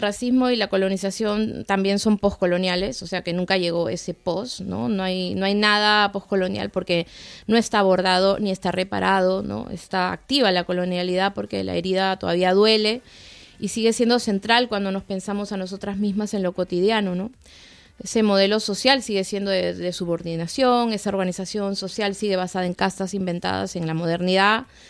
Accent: Peru; Yo soy una autora peruana que, como tantas personas, debe recurrir a pasaportes del primer mundo como medida de protección para cruzar fronteras

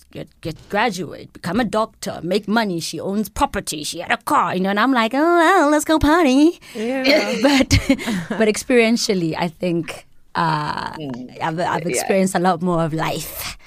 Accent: Canada; also born or lived in Lesotho / England; And so I'm from Lesotho originally. I grew up in Canada and England because my parents were academics.

